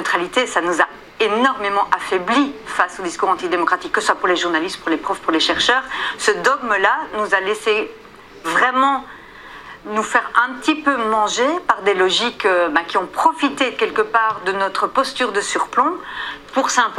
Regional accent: Belgium; Vous savez, moi, je viens de Belgique, vous le savez sans doute

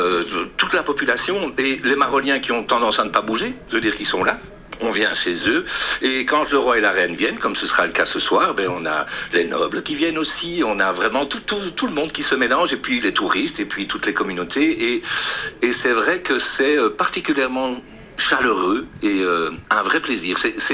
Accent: Brussels, Belgium; born there; que moi, j'avais un grand-père de Malines du côté de mon père, et un grand-père de Liège, du côté de ma mère, et je suis né à Bruxelles.

